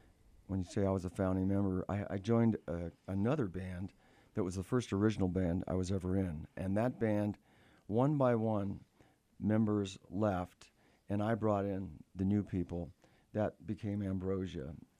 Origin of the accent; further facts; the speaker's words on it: Los Angeles, California, United States; I was down in South Bay of Los Angeles. Sometimes when I say I'm from the South Bay, they think Northern California, but LA has a South Bay